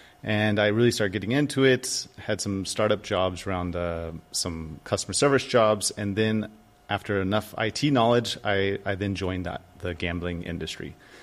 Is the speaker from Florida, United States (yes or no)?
no; Arizona, United States; because I grew up in Arizona, and basically I joined the U.S. Air Force because I want to go see the world.